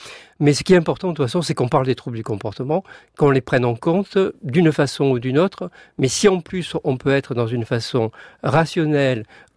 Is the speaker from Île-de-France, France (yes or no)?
no; Provence-Alpes-Côte d'Azur, France; moi je suis provençal, en Provence, on bénit les animaux aussi